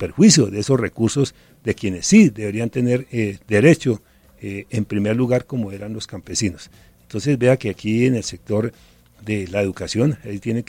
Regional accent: Tinjacá, Boyacá, Colombia; Sí, mi tierra, Tinjacá, Boyacá.

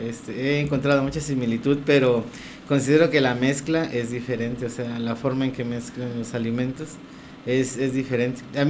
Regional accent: Chiapas, Mexico; Pues yo soy del estado de Chiapas, un poquito más al sur, más pegado a Guatemala

